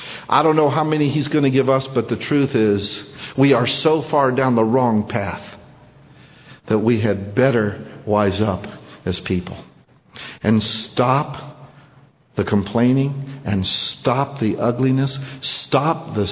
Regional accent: United States; We will not get away with it just because we're American.

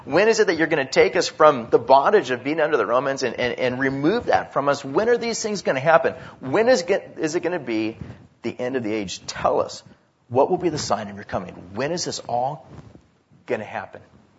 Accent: California, United States; I'm so glad that I grew up in Orange County.

